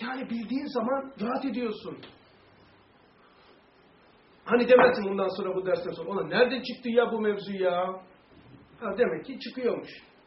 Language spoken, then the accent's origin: Turkish; Black Sea Region, Turkey; Ben Karadeniz'de olduğum için oralı olanlar varsa güzel misin? Oralıyım.